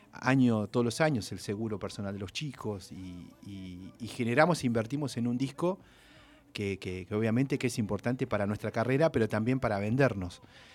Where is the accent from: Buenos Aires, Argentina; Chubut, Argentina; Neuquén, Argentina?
Neuquén, Argentina; Zapala; Vengo de la Ciudad de los Cielos. Pero creo que la gente de Zapala lo reconoce eso, ¿no? Que tenemos un lugar particular donde vivimos, tenemos una belleza natural que todo el tiempo va cambiando